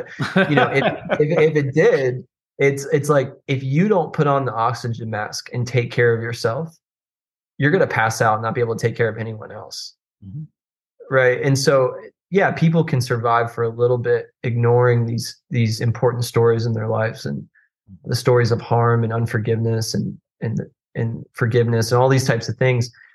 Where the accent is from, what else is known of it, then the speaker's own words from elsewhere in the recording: Hialeah, Florida, United States; now in Orlando, United States; I'm a gringo from Miami. I'm a white guy from Miami. But I love it. I love that place. Grew up in Hialeah.